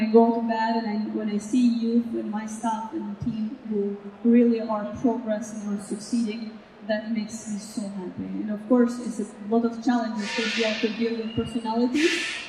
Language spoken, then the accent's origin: English; Kosovo; I was born in Yugoslavia, and I lived from 1999 to 2008, I live under United Nations, so our country, we all hold UN passports. And then in 2008, the country declared independent, and now I'm in Kosovo.